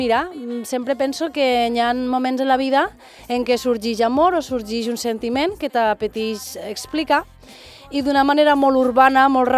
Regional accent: Catalonia, Spain; Penseu que jo quan vaig pel món i dic que sóc del Delta de l'Ebre, ningú sap on està

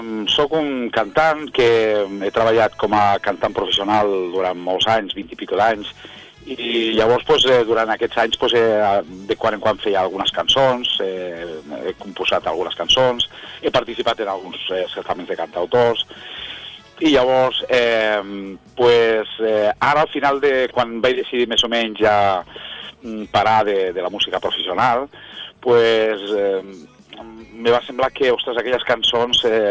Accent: Barcelona, Catalonia, Spain; Quan estava vivia a Barcelona, jo sóc de Barcelona, i quan vivia a Barcelona pues, treballava en les sales de ball de Barcelona.

